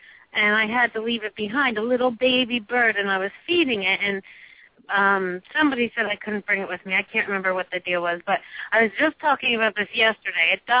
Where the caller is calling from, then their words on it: New Jersey, United States; Oh, I'm calling from New Jersey.